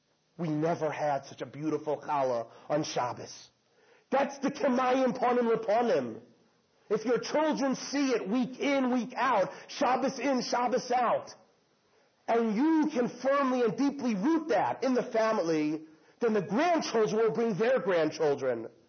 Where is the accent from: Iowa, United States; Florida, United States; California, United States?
Florida, United States; Miami Beach; Geller, we remember growing up in Miami Beach, my sisters and I, that for years and years, an elderly couple, Mr. and Mrs. Geller